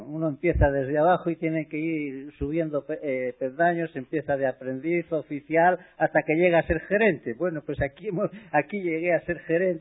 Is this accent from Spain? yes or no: yes; San Sebastián, Basque Country, Spain; moved away as an adult; yo salí de San Sebastián la primera vez de años, 18 años me pilló la guerra, ¿eh? O sea, 18 años cumplí con la guerra.